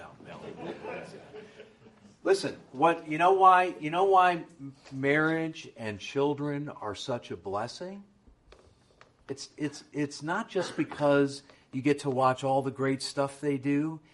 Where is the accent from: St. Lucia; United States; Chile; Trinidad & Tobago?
United States; Connecticut; But I'm half Greek. I grew up in Connecticut.